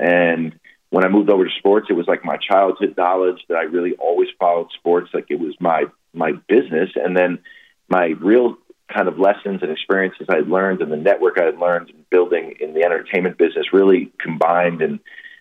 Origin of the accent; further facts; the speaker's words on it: New York City, New York, United States; But no, I grew up in New York City. I'm an avid sports fan.